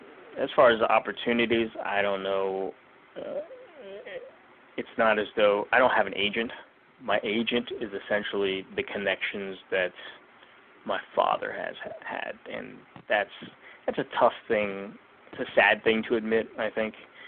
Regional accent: Virginia, United States; also born or lived in Boston; I've lived in Boston. I came from Virginia.

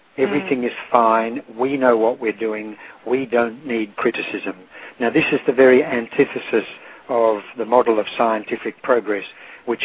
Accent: Australia; Being Australian, of course, we look for Australian publishers

